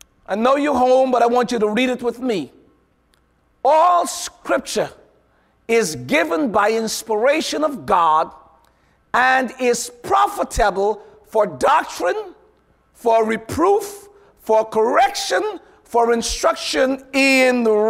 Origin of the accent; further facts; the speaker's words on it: Guyana; I am from Guyana. Yes, I am, in South America.